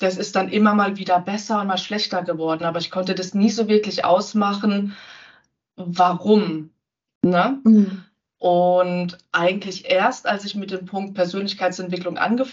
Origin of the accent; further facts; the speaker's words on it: Rhineland-Palatinate, Germany; ich komme aus der schönen Pfalz, aus der Nähe von Kaiserslautern